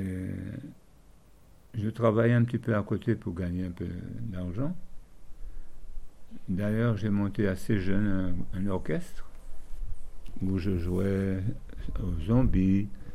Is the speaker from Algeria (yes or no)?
no; Basse-Terre, Guadeloupe; de mère de Trois-Rivières, ma famille de Russie, mon père c'est Louis. Et jusqu'à l'âge de 15 ans, j'ai vécu à Basse-Terre, rue Peigné.